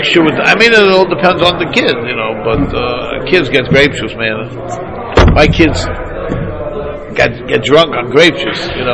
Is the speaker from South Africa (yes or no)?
no; United States; I work with ounces. I'm an American.